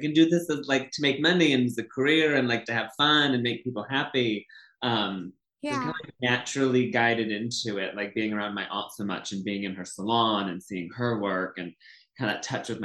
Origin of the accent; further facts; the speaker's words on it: Northampton, Massachusetts, United States; now in Los Angeles, United States; I'm a high-end hair extension specialist located in Los Angeles, California, and I'm originally from Northampton, Massachusetts.